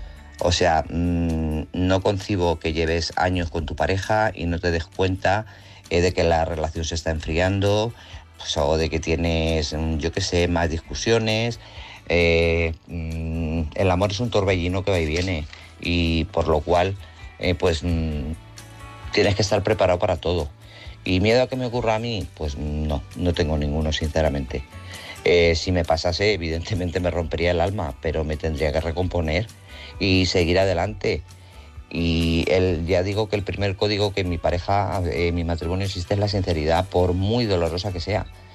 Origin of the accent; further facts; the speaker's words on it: Guadalajara, Castilla-La Mancha, Spain; de Guadalajara.